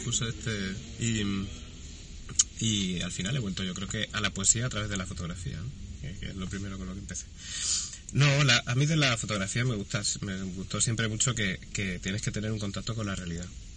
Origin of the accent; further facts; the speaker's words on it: Alcalá de Guadaíra, Andalusia, Spain; born there; now in Madrid, Spain; donde yo nací